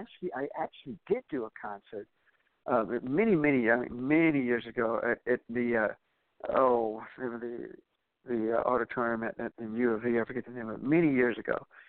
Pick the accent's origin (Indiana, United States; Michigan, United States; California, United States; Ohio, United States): Indiana, United States; Evansville; also born or lived in Harlem, New York; Well, you know, I grew up in Evansville. Yeah, a lot of folks don't know. A lot of folks don't know. I was born in Harlem. I was actually born in Harlem, New York in 1964.